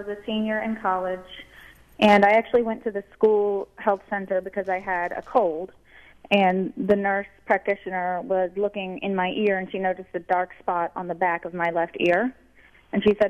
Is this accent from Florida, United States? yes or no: yes; Florida, United States; I grew up in Florida, so I was at the beach a lot as a kid.